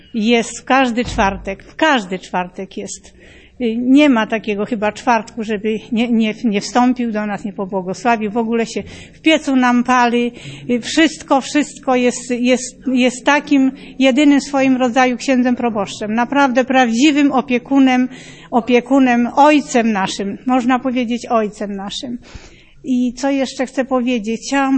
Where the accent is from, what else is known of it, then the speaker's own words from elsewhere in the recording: Wolanów, Masovian Voivodeship, Poland; pochodzę z parafii świętej Doroty w Wolanowie. To jest 15 kilometrów do Radomia.